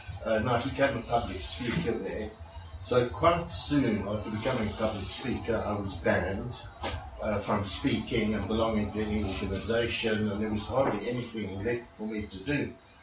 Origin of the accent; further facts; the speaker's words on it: Johannesburg, Gauteng, South Africa; And I was with them then in Durban, although I came from Joburg, went down to Durban for the job, and became very involved in Durban.